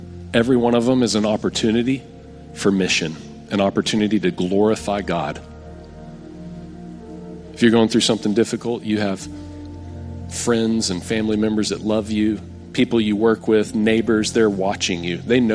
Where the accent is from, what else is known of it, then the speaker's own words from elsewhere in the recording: Texas, United States; because I'm a Texan and I love barbecue, right?